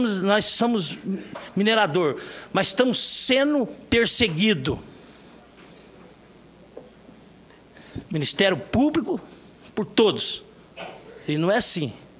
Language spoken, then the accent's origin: Portuguese; Minas Gerais, Brazil; eu falo do jeito do povo da Canastra, dali onde eu fui criado, naquela região.